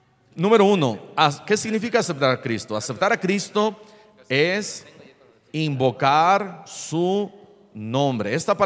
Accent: Mexico; Pero el 99 punto no sé cuánto de todos los mexicanos somos griegos, somos gentiles

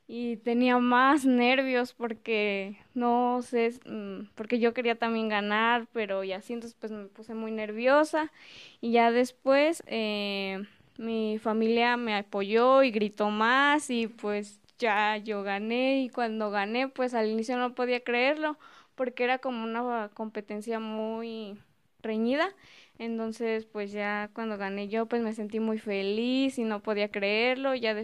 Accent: Huecorio, Michoacán, Mexico; También soy de aquí de Huecorio, aquí vivo. Yo tengo 14 años

